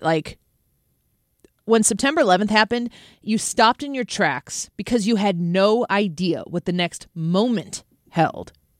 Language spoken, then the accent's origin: English; United States; as an American, I just kind of feel like I want to walk a little taller.